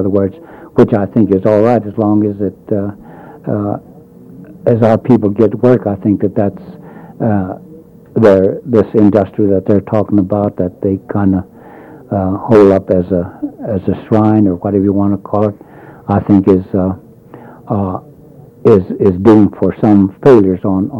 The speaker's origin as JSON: {"language": "English", "country": "India", "said": "I still frown down as, I might say, as an Indian, I still frown down on it."}